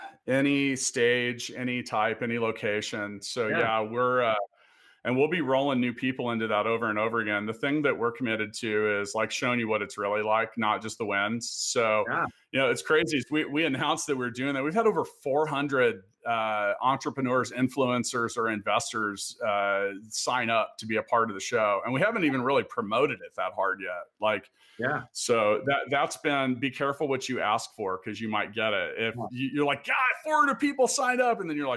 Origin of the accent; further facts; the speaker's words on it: Kansas City, Missouri, United States; one of the goals I'd like to see of my hometown here in KC is to get into that conversation with Denver.